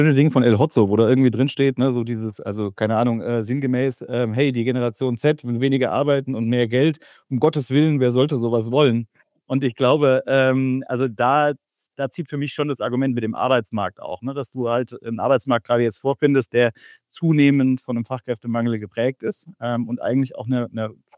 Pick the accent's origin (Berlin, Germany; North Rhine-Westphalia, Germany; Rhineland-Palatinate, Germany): Rhineland-Palatinate, Germany; Kaiserslautern; ich bin aus Kaiserslautern